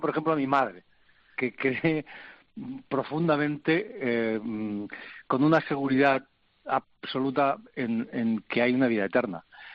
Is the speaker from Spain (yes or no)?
yes; Ibahernando, Extremadura, Spain; also born or lived in Girona; a mi pueblo, a Extremadura, a Iván Hernando, al lado de Trujillo, donde vivía, donde nací, de donde es toda mi familia